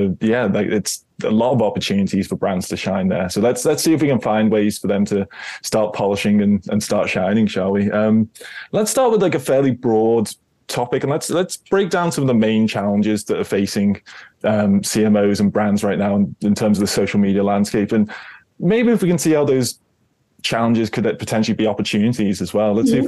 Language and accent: English; United Kingdom; I'm British.